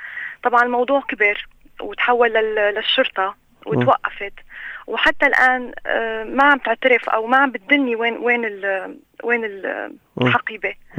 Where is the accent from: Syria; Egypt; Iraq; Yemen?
Syria; Aleppo, Aleppo Governorate